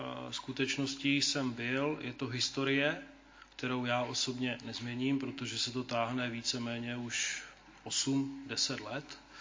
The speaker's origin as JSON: {"language": "Czech", "region": "North Moravia", "country": "Czechia", "said": "já jsem hrdý na to, že jsem ze Severní Moravy, protože si myslím, že tady ten kraj je, jak se říká, rázovitý, ale máme co nabídnout."}